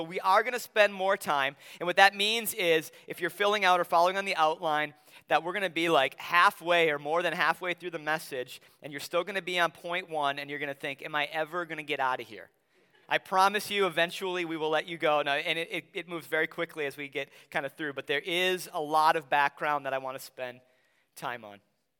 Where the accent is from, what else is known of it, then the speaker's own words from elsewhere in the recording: La Crosse, Wisconsin, United States; there were many road trips across the great state of Wisconsin from where I grew up in La Crosse to my grandparents' home on the east side of the state.